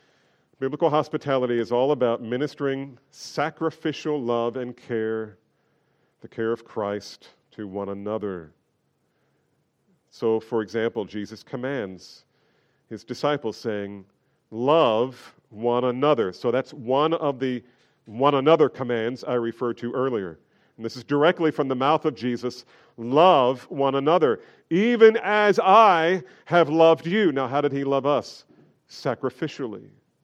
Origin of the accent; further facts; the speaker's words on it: New Jersey, United States; Look, I grew up in New Jersey. We were trained not to make eye contact.